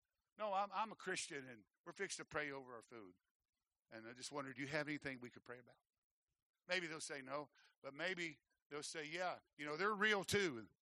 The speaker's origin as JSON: {"language": "English", "region": "Arkansas", "country": "United States", "said": "I know you ain't never supposed to say that, but I'm from Arkansas, so you just count that back there."}